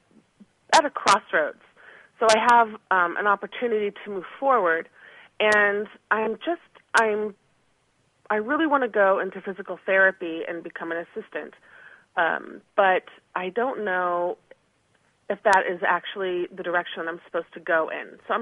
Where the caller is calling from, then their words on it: Texas, United States; I'm calling from Texas.